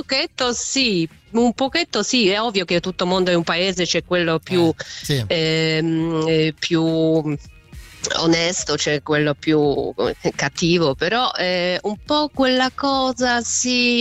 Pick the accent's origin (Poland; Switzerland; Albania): Poland; Italian is a second language; now in Rome, Italy; Io sono polacca, però vivo da 30 anni a Roma.